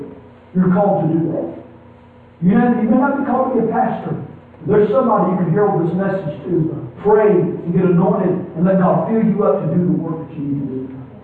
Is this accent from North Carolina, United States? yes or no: yes; North Carolina, United States; I know I have a problem. I'm from North Carolina. I'm going to speak another language.